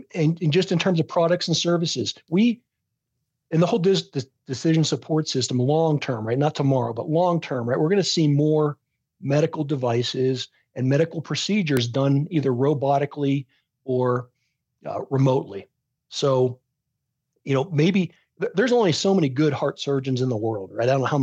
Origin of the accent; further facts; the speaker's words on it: Pittsburgh, Pennsylvania, United States; I grew up in Pittsburgh in the 1960s and 70s.